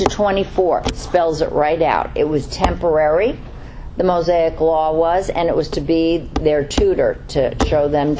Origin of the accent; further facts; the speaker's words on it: New York, United States; And I'm from New York, so that's just typical.